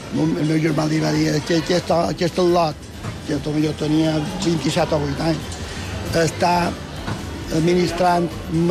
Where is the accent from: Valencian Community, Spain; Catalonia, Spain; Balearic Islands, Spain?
Balearic Islands, Spain; Palma; born there; estava a 50 metres de la nave dels xocs, de l'escorxador de Palma.